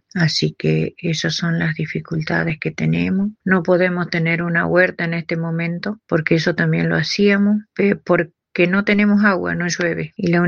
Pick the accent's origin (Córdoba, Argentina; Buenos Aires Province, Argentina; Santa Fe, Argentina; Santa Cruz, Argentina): Santa Fe, Argentina; del Distrito 12, el Departamento 9 de Julio. Estamos en Gregoria Pérez de Denis, que es muy al norte, casi límite Chaco y Santiago.